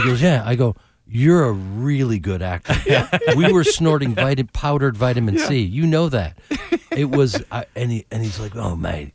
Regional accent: Chicago, Illinois, United States; Yeah, because I grew up in Chicago, so I grew up cold.

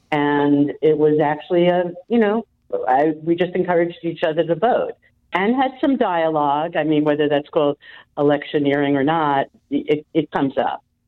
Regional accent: Brooklyn, New York, United States; It's interesting you say that I'm from Brooklyn because I am.

